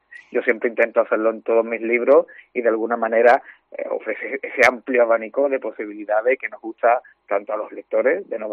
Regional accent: Cádiz, Andalusia, Spain; Soy de Cádiz, por lo que siempre me he sentido muy cómodo escribiendo desde la ciudad que me dio crecer

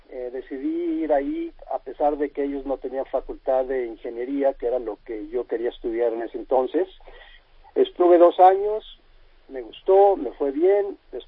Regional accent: Mexico; now in United States; porque yo creciendo en México, en realidad nunca vi un partido de fútbol americano

